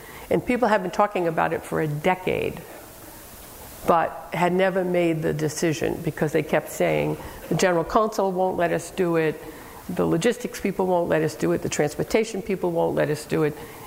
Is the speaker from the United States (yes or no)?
yes; Northeast, United States; So they were very suspicious of me. Because I was from the Northeast, I was a Yankee and a communist, basically.